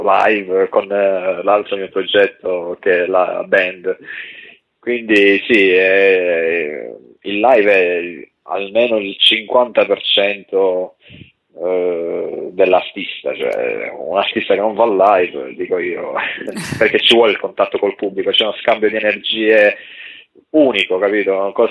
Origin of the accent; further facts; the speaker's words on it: Sardinia, Italy; also born or lived in Apulia; now in Calabria, Italy; io sono sardo di origine, ma ho vissuto 11 anni in Puglia e adesso vivo da 13 anni in Calabria